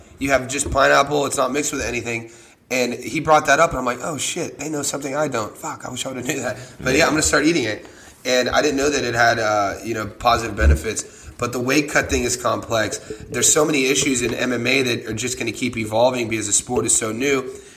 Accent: United States; now in Australia; This is the day after Thanksgiving in America, in Australia. I'm American, you guys know that.

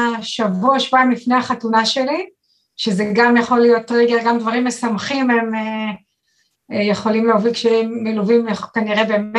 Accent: Machanayim, Northern District, Israel; אוקיי, אז אני מקיבוץ מחניים, נולדתי כאן, אבל חזרתי לגור פה

